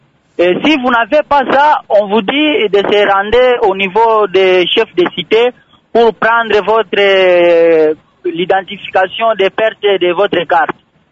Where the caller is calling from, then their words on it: Kalima, Maniema, DR Congo; C'est que nous sommes en train de regretter ici chez nous à Kalima.